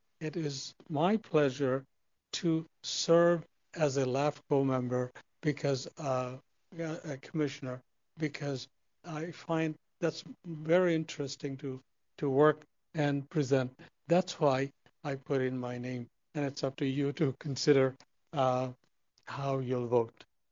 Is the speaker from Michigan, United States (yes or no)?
no; Ventura, California, United States; As you know, I am from Ventura. I have lived here for 50 years.